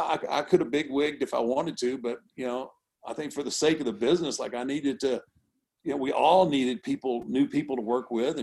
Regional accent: Houston, Texas, United States; So I grew up in Houston with Paul Bosch.

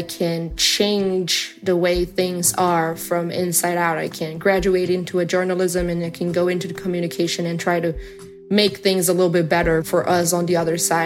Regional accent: Brazil; I'm from Brazil

